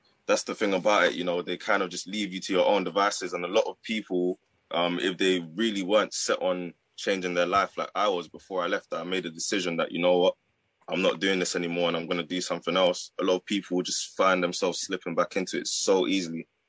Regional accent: London, United Kingdom; I'm from London.

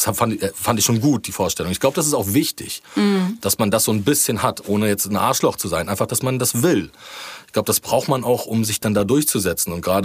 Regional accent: Rostock, Mecklenburg-Vorpommern, Germany; Aber wenn du aus Rostock kamst, war das immer eine 15 Minuten eine Diskussion.

